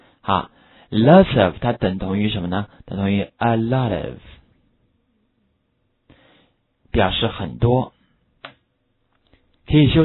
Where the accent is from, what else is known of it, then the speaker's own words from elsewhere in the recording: China; 所以的话这一点的话和我们中国人是不大一样的